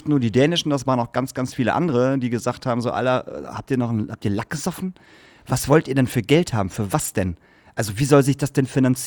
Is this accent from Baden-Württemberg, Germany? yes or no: no; Lingen, Lower Saxony, Germany; weil wir über meine Heimat, über Lingen gesprochen haben